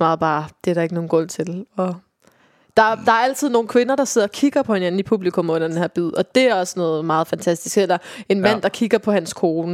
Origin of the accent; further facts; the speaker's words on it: Viborg, Central Denmark Region, Denmark; Jeg kommer jo fra Viborg, og vi optrådte i Herning.